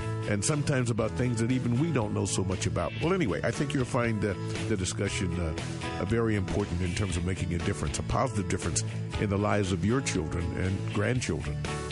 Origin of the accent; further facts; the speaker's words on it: Detroit, Michigan, United States; also born or lived in Ohio; I was born in Detroit. Moved away to Ohio for a while and then back to Detroit. Graduated from Cass Tech there in Detroit and on and on